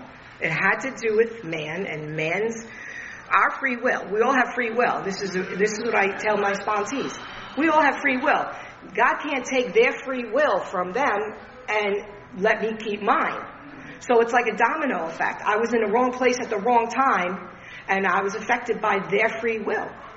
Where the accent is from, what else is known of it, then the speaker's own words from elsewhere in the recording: New York, United States; My delivery was harsh, and my excuse was I'm from New York. That's who we are. But that doesn't have to be who I am. So I moved to Florida via Myrtle Beach.